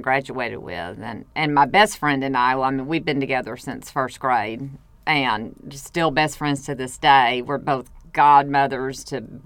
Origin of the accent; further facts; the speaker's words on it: Glenwood, United States; because it reminded me of growing up in Glenwood